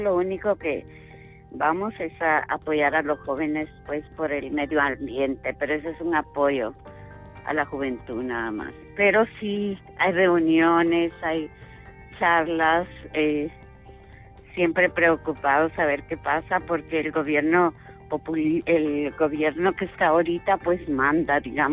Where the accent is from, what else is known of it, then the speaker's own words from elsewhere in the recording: Guatemala; now in Austria; Yo vine en el 76 a Austria. Yo soy de Guatemala